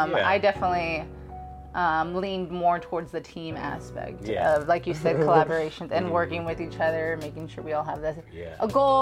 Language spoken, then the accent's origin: English; Los Angeles, California, United States; now in Oklahoma City, United States; So prior to my life being here in Oklahoma mm-hmm. City, I am from Los Angeles, California